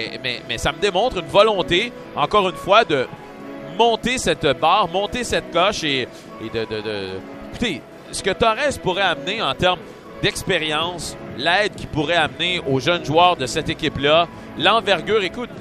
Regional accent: Montreal, Quebec, Canada; en tant que Montréalais, fan de soccer

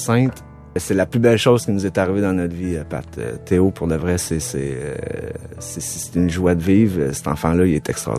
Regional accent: Windsor, Quebec, Canada; also born or lived in Sherbrooke; Je suis né à Sherbrooke. Ma mère s'est divorcée d'avec mon père, j'avais 12 ans. Ça marchait pas vraiment bien avec mon père. J'étais allé vivre avec ma mère à Windsor. De fil en aiguille, j'ai été à l'école là-bas.

